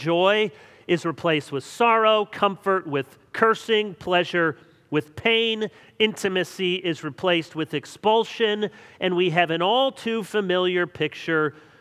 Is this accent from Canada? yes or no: no; Jenison, Michigan, United States; As you may remember, I grew up in Jenison